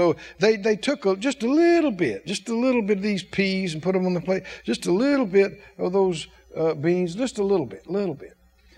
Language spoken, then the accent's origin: English; the South, United States; We grew up in the South, and we grew our own vegetables and lived on the farm.